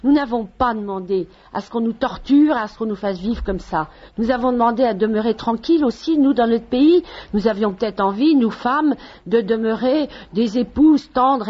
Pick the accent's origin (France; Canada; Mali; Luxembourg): France; Paris, Île-de-France; Moi, je suis parisienne. Je ne suis pas du Pays Basque, mais je suis parisienne. Donc, cette ville est ma ville.